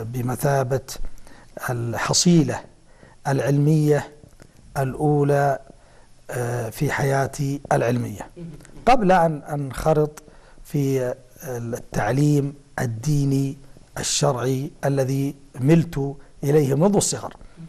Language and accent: Arabic; Taif, Makkah Province, Saudi Arabia; فكانت الولادة والمنشأ أو في بداية مرحلة الطفولة وفي أول الشباب كان في الطائف. كانت الطفولة في الطائف كانت رائعة جدا، وكانت الحياة هناك بسيطة